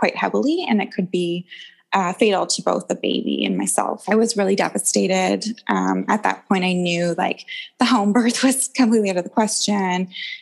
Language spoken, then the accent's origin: English; Vancouver, British Columbia, Canada; I'm from Vancouver, Canada, and I am a mom of a almost 12-month-old baby girl now.